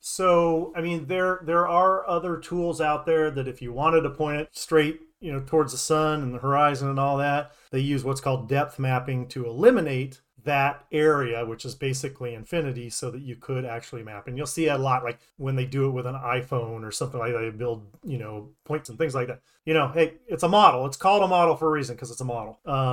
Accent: California, United States; I grew up in Southern California.

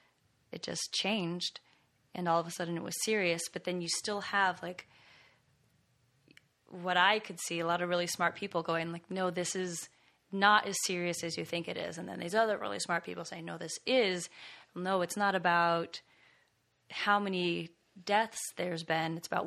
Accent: New Mexico, United States; I grew up in New Mexico, and so we never had anything like that.

